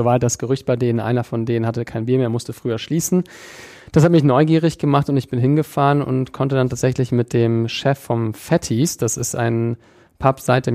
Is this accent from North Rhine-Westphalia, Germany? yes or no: yes; Düsseldorf, North Rhine-Westphalia, Germany; auch als Düsseldorfer. Ich finde es toll, dass wir Gastgeberstadt sind.